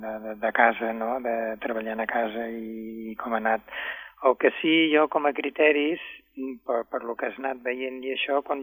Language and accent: Catalan; Canovelles, Catalonia, Spain; now in Ebro Delta, Spain; fa 24 anys que estic al Delta, però jo sóc del Vallès, precisament sóc de Canovelles, al costat de Granollers, a prop de vosaltres.